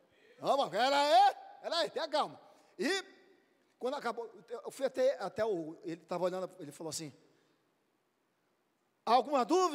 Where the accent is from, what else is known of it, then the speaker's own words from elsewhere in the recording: Natal, Rio Grande do Norte, Brazil; eu vim de Natal, do Rio Grande do Norte para cá.